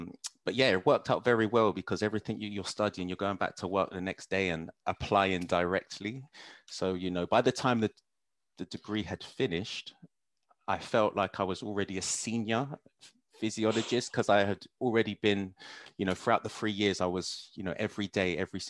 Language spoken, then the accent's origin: English; Luton, East of England, United Kingdom; moved away as an adult; now in London, United Kingdom; I came from Luton when, you know, I pretty much reached the end of what I can do. You know, it's one path or the other path. So I moved to London to just try anything new.